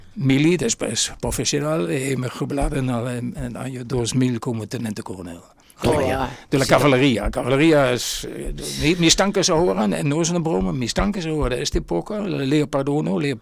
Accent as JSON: {"language": "Spanish", "country": "Netherlands", "tie": "born or raised there", "second_language": "Spanish", "said": "Nací en Holanda, he ido, como se dice, al instituto, bachillerato en esta época. Sí. Lógicamente, yo nací en 1945."}